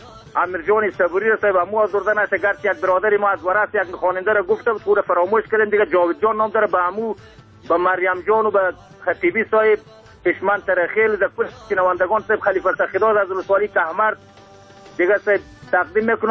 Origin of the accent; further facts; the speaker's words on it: Afghanistan; ما از افغانستان هستیم،